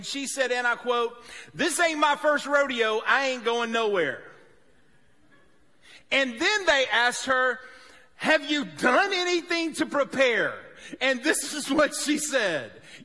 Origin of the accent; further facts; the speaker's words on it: Atlanta, Georgia, United States; So we in the Southeast, I'm from Atlanta.